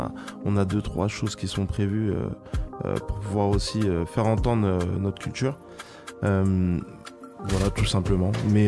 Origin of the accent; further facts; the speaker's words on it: Paris, Île-de-France, France; Alors, moi, je suis originaire de Paris, dans 91.